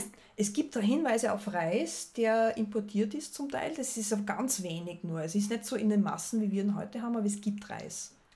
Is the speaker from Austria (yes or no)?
yes; Austria; nämlich zum Kletzenbrot, das es bei uns in Österreich gibt.